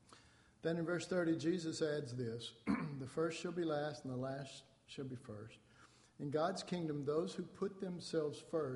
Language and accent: English; Oak Cliff, Texas, United States; And, I'm from Oak Cliff. That's worse than Mexico.